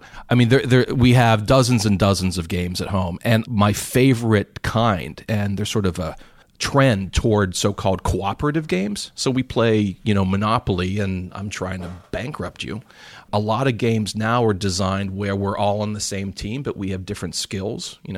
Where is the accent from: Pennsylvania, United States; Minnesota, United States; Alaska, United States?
Pennsylvania, United States; Pittsburgh; I bleed black and gold. I grew up in Pittsburgh.